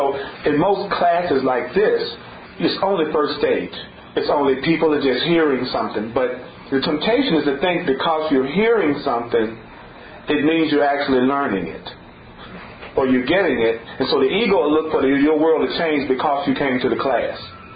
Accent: the South, United States; When I was growing up in the South as a young boy

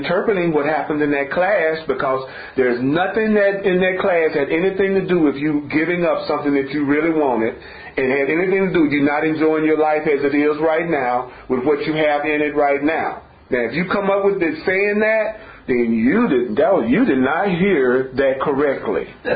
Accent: the South, United States; born there; I was born in the South during the time of segregation.

